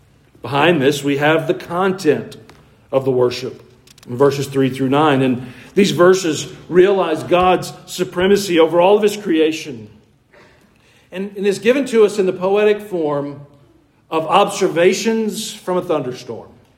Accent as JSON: {"language": "English", "region": "Georgia", "country": "United States", "tie": "born or raised there", "lives_now": "Middle Tennessee, United States", "said": "I had to get used to that when I moved here. Growing up in Georgia, it was Lebanon."}